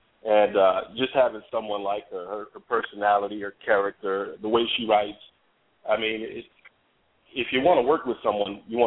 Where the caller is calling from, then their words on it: Chicago, Illinois, United States; Oh, this is … I'm calling from Chicago.